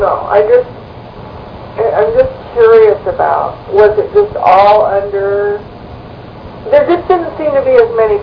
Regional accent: Seattle, Washington, United States; Like, where I grew up was in Seattle and Ballard.

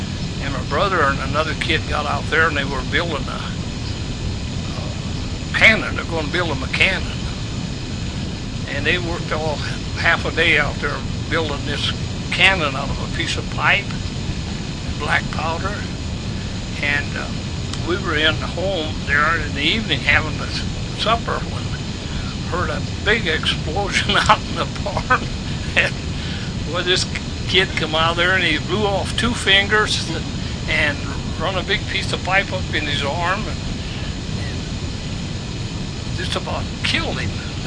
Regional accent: Kansas, United States; right after we come here from Kansas.

